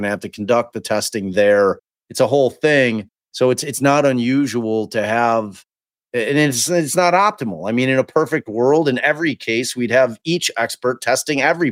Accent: Midwest, United States; I'm from the Midwest, and like I went to college in rural Illinois

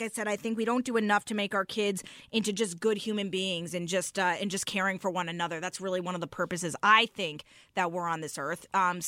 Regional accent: Milford, Connecticut, United States; so I'm from Milford, I feel like if Mayor Ben Blake knew that this day existed

